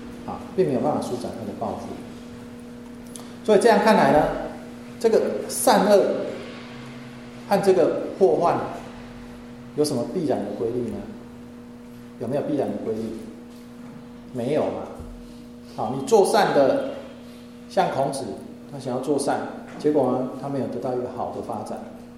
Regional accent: China; 我们中国人对于积善之家必有余庆

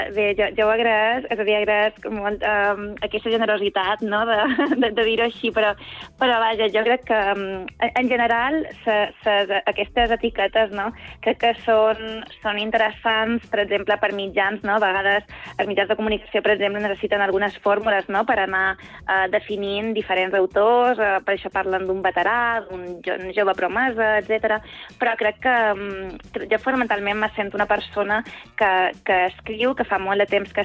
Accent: Sa Pobla, Balearic Islands, Spain; això de ses illes t'ho diuen el primer dia, també, que és més o menys quan també te diuen i tu d'on ets? I dius, de sa pobla.

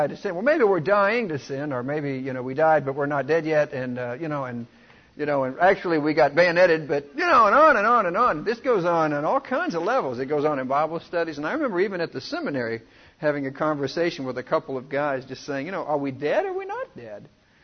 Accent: Dallas, Texas, United States; When I was growing up in Dallas, Texas, one of my favorite stars, I guess it still is in many ways, is John Wayne.

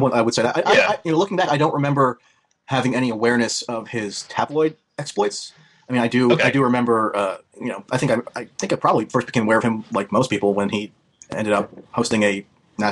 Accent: West Caldwell, New Jersey, United States; I also grew up in Essex County.

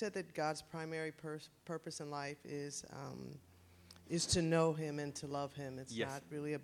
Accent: New Jersey, United States; I'm from New Jersey.

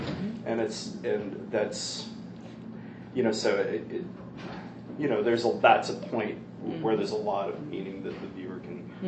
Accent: Olympia, Washington, United States; also born or lived in Panorama City, California; I was born in Panorama City, California, but I was raised in Olympia, Washington.

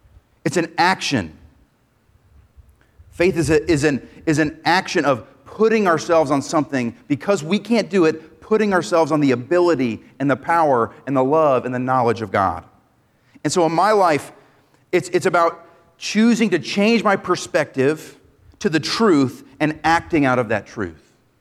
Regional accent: New England, United States; I tell people I grew up in New England, and the New England kind of thing, I'm looking at the rounds, is rugged independence.

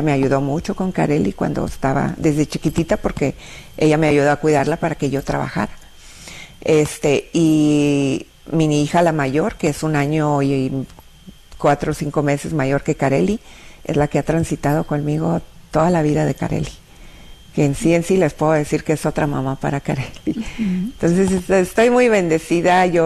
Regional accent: Linares, Nuevo León, Mexico; now in Dallas, United States; Le digo, pues, de Linares. Linares queda a menos de 2 horas de Monterrey. Digo, pero yo vengo de Dallas, le digo yo.

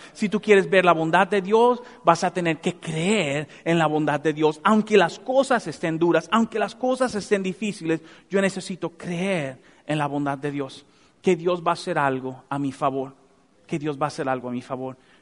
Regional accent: Dominican Republic; yo soy dominicano y merenguero

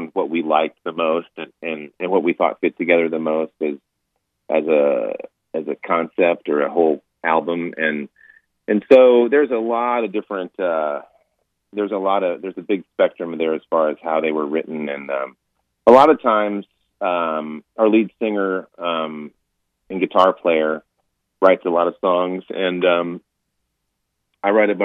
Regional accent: El Paso, Texas, United States; And El Paso is, you know, I haven't lived there in many years, but I grew up there, and I still call it my hometo

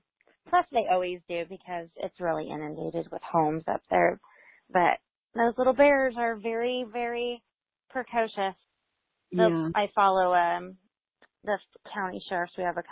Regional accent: Newcastle, California, United States; I'm actually from Newcastle, California in Northern California.

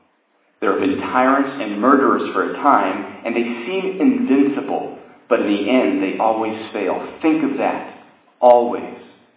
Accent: Pennsylvania, United States; also born or lived in Greenville, South Carolina; I was born in the South and only stayed here until the age of two, and grew up mostly in Pennsylvania, and that's what happened to my accent for the most part. But when I was in fifth grade, I moved back

